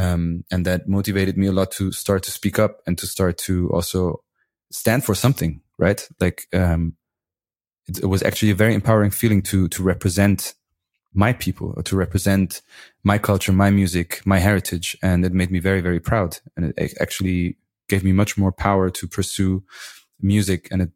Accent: Syria; when I told people I'm from Syria, they wouldn't be able to point it out on the map, right?

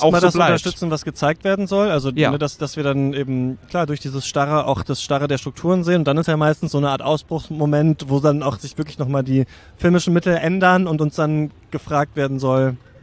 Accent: Germany; born there; ich bin in der DDR geboren

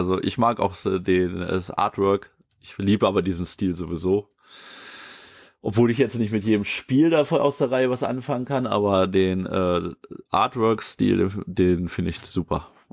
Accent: Eifel, Germany; Also ich komme ja aus der Eifel

